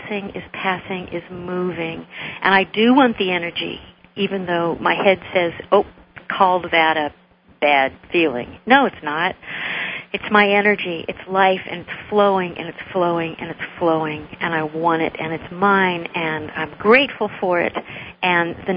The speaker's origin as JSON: {"language": "English", "region": "Arizona", "country": "United States", "tie": "born or raised there", "said": "I was, you know, raised in very open Buddhist thought, indigenous people growing up in Arizona, a lot of Native American belief."}